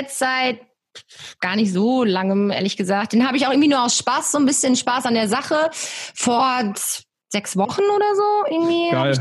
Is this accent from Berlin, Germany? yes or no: no; Leer, Lower Saxony, Germany; ich komme aus Leer und wohne jetzt hier seit Dezember 2018